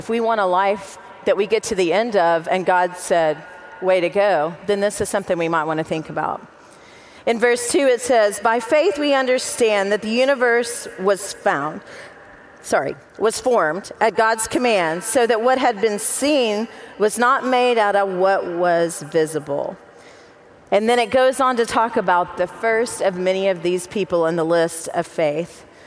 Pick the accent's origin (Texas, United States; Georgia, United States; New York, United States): Texas, United States; I grew up in Texas, so that's why I have a little bit of attitude. Yep. If anybody just wants to yell Texas forever, go for it. We're loud and proud.